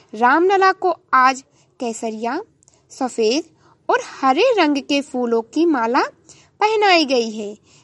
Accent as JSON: {"language": "Hindi", "region": "Uttar Pradesh", "country": "India", "said": "और मैं गोंडा जिले से हूँ।"}